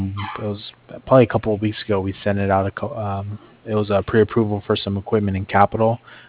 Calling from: Cardiff, Wales, United Kingdom; I'm calling from Cardiff.

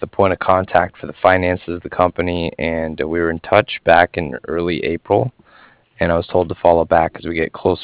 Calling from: Cardiff, Wales, United Kingdom; I was calling from Cardiff

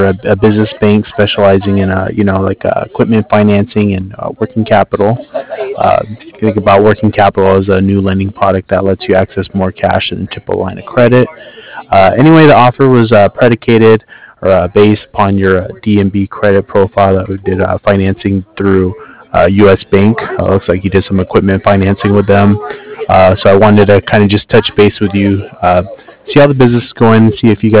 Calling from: Cardiff, Wales, United Kingdom; I'm calling over from Cardiff.

